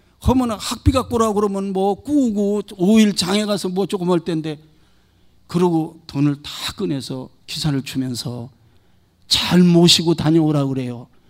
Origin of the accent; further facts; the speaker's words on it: Gajaeul, South Korea; 제가 가재울이라고 하는 동네에서 시골 동네가 어려서 컸는데